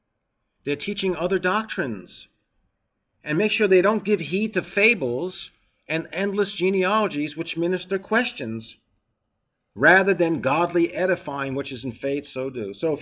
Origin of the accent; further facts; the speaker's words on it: New York, United States; accent: New York; I've heard that people don't like my accent. They don't like my New York sound.